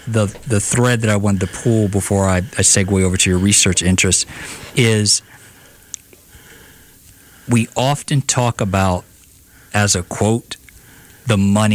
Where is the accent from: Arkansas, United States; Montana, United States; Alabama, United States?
Alabama, United States; Prichard; we grew up in Pritchard